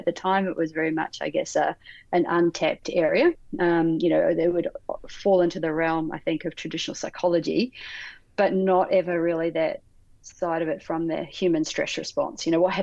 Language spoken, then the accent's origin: English; New Zealand; now in Australia; So you can probably pick from my accent, I'm not a true blue Aussie. Was born and bred New Zealand. So I moved over to Australia in 2003.